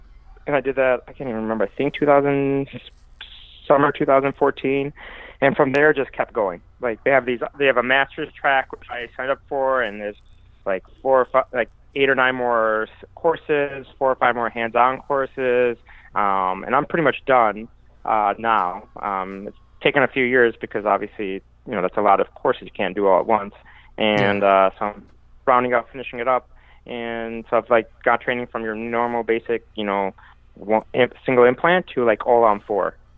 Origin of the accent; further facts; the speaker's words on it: Michigan, United States; now in Chicago, United States; Like, I'm from Michigan, grew up in the Midwest, went to U of M undergrad, and then went to Detroit Mercy Dental School. And then I came out to Chicago